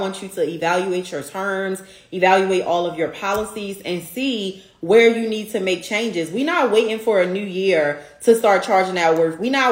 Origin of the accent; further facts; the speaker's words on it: Baltimore, Maryland, United States; It is going down in my hometown, Baltimore, Maryland, December 7th through the 8th of this year.